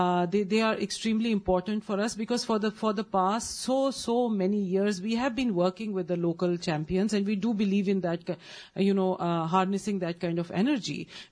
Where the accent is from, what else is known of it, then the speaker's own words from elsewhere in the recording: Pakistan; from Pakistan, and so we live in a reality of paradoxes.